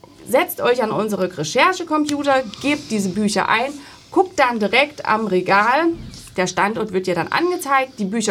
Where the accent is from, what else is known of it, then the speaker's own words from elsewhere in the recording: Gerstungen, Thuringia, Germany; Ich komme aus Gerstungen